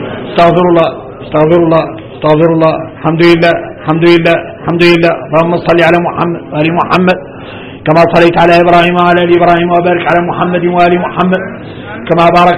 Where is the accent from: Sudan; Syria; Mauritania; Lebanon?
Mauritania; يختار يعرفنا احنا موريتاني